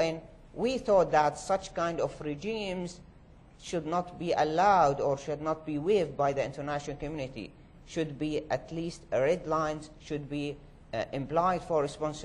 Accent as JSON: {"language": "English", "town": "Daraya", "region": "Rif Dimashq", "country": "Syria", "second_language": "English", "said": "As example, I'm from Daraya. It's a city very close to Damascus, 7 kilometers."}